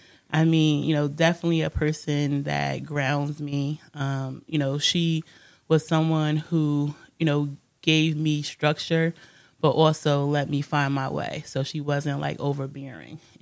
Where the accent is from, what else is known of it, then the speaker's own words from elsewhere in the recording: New Haven, Connecticut, United States; I'm from New Haven, born and raised. I've lived here most of my life. I left for a little while to pursue education, but New Haven through and through.